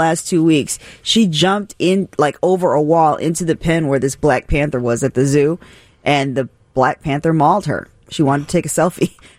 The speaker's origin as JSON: {"language": "English", "town": "Gary", "region": "Indiana", "country": "United States", "tie": "born or raised there", "said": "Oh, okay. I grew up in Gary."}